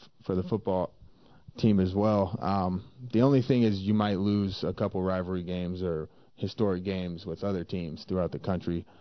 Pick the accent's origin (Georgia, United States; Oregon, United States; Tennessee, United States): Tennessee, United States; It's actually the closest game to my house. I'm from Tennessee, so I think it's like a six-hour drive.